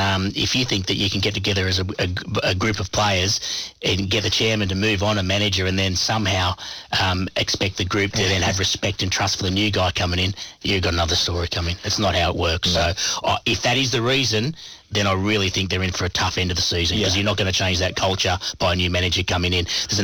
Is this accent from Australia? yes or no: yes; Australia; And I'm an Australian, and I get it